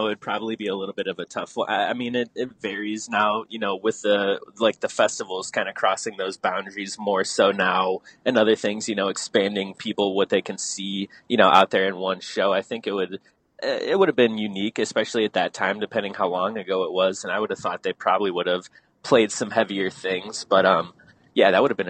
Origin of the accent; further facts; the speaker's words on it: Ohio, United States; That's where I'm from, born in kind of a small town right on the outskirts of Cleveland. So, was born and raised here